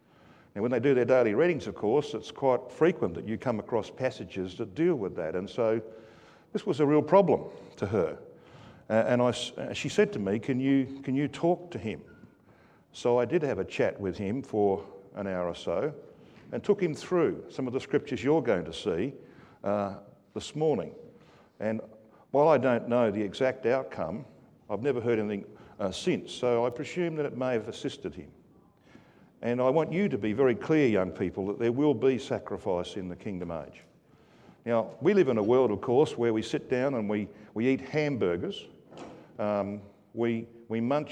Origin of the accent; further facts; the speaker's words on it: Brisbane, Queensland, Australia; my hometown, Brisbane